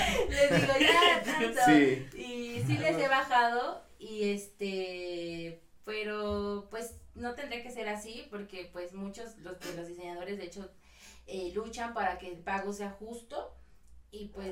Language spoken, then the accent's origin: Spanish; Acapulco, Guerrero, Mexico; now in Tlaxcala, Mexico; yo soy de Acapulco y aquí en Tlax nunca me había pasado